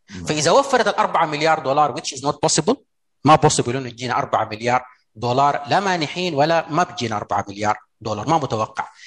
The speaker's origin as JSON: {"language": "Arabic", "country": "Sudan", "said": "النظام الجمركي عندنا في السودان"}